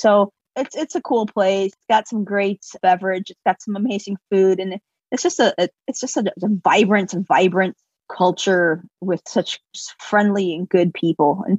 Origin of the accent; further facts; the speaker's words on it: Chicago, Illinois, United States; I'm born and raised in Chicago.